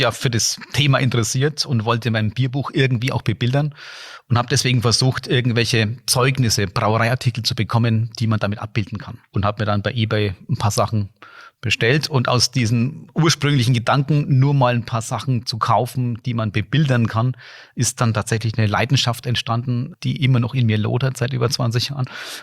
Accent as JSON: {"language": "German", "town": "Bamberg", "region": "Bavaria", "country": "Germany", "tie": "born or raised there", "said": "Ich bin ja hier in Bamberg aufgewachsen"}